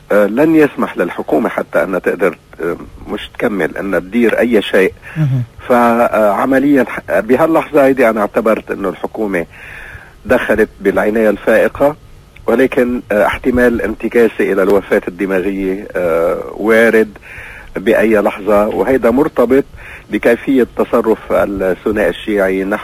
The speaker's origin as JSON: {"language": "Arabic", "country": "Lebanon", "said": "فالناس هلأ بحال اللي بيسموه نحن عادة لبنانيين كل من إيده أقوله"}